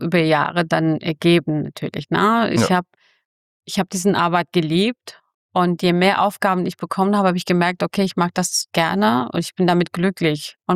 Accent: Fulda, Hesse, Germany; Fuldarerin als Kurdin, muss ich sagen. Ich stehe so meine Wurzeln, aber ich bin schon, seit ich 12, 13 bin, wohne ich in Fulda und bin hier aufgewachsen.

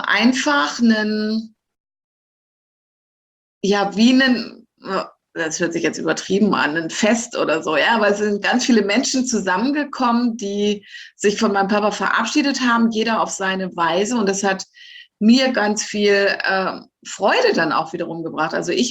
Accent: Lower Saxony, Germany; ich komme ja aus Niedersachsen

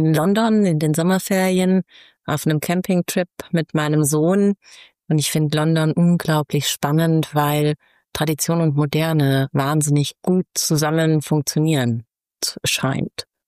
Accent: Munich, Bavaria, Germany; Und die sind bei mir schlichtweg als Münchner Kindl hier in München.

